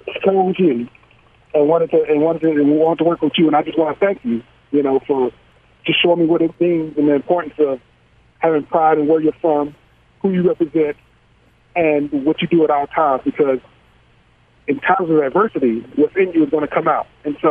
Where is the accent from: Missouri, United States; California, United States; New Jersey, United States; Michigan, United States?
Missouri, United States; Kansas City; I'm from Kansas City, the hood of Kansas City, Missouri. I was 39th Street near that Zarda factory with the big cow in front of it.